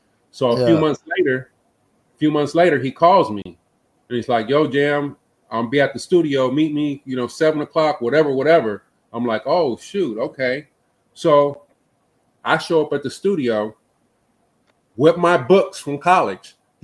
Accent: San Diego, California, United States; I'm coming from San Diego.

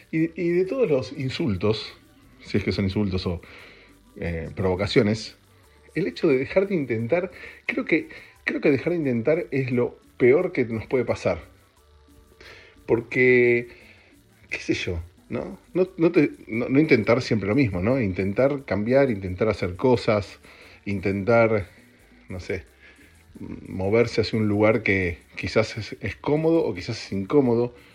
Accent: Argentina; moved away; El podcast lo empecé cuando me mudé de Argentina acá y me encontré realmente solo.

